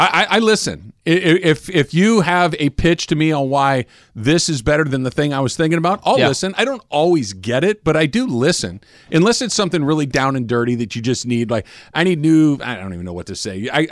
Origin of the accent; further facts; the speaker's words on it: Iowa, United States; now in Los Angeles, United States; when I moved to Los Angeles from Iowa, I just really thought that there was an opportunity for me here